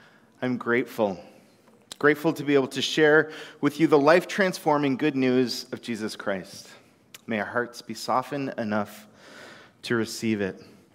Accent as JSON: {"language": "English", "country": "Canada", "said": "the queen at that time, or the king now, is my head of state, is the head of Canada, and as Canadian citizens, is our head"}